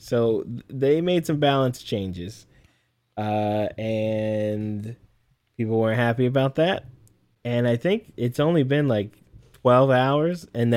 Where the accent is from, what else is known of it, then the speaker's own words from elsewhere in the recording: United States; I'm an American, so I'm all about that freedom and opportunity.